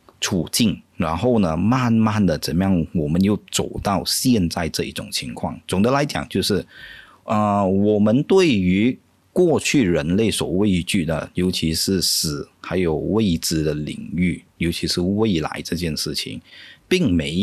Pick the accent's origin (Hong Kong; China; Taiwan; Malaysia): Malaysia; 就好比说我们马来西亚人最熟悉的对不对